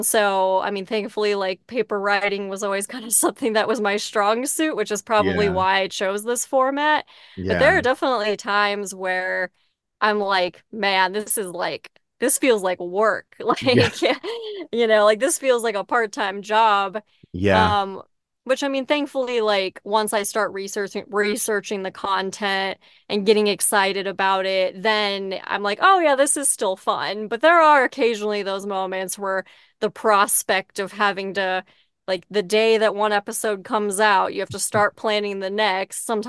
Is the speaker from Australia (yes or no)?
no; Midwest, United States; I live in the Midwest. I grew up in the Midwest, and there were lots of Halloweens where it was like freezing.